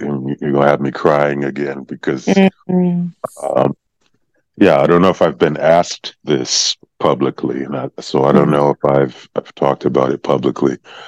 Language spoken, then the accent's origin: English; New Mexico, United States; I was born and raised in La Tierra del Encanto, Land of Enchantment, in New Mexico.